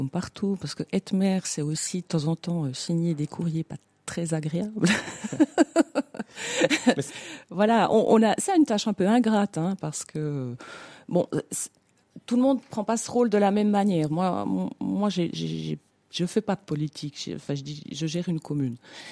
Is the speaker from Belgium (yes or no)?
no; Montsevelier, Jura, Switzerland; même si j'ai grandi à Montsevelier, si j'y ai fait toutes mes classes, aujourd'hui, je pense que j'appartiens bien plus à Mervelier qu'à Montsevelier.